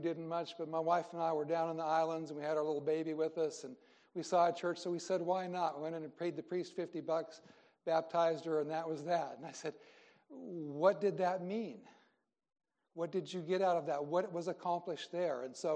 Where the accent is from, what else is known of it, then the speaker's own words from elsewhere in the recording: Iowa, United States; Growing up in Iowa, and I've made some of you guys already look at Iowa pictures already